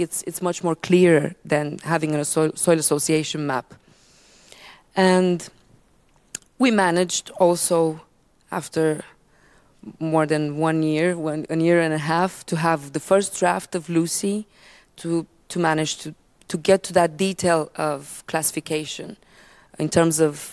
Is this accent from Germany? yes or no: no; Romania; English is a second language; now in Ireland; I'm very happy to have the chance to present this back to my home country. I'm Romanian